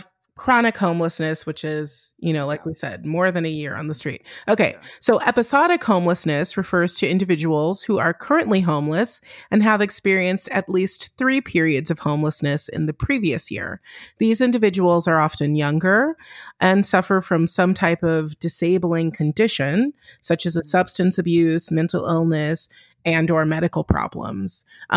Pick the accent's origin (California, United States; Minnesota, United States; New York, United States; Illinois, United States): California, United States; Pasadena; I mean, just thinking about my hometown, Pasadena, I grew up in the Black area of Pasadena. It was very nice. It was just a lot of Black people.